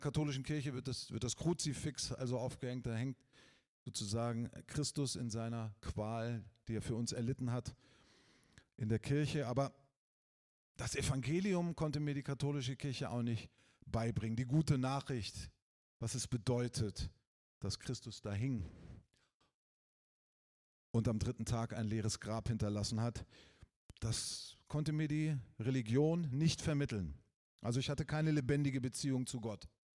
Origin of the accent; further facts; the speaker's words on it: Wolfsburg, Lower Saxony, Germany; born there; ich bin 1970 geboren in Wolfsburg. Kennt ihr Wolfsburg?